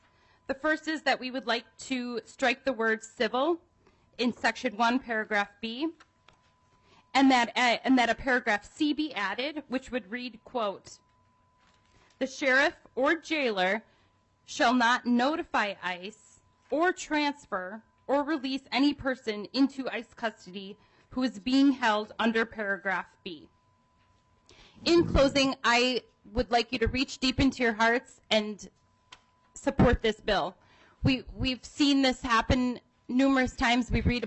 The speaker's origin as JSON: {"language": "English", "town": "Zimmerman", "region": "Minnesota", "country": "United States", "said": "I'm from Zimmerman, Minnesota in Sherburne County, and I've been a resident there for roughly 7 years."}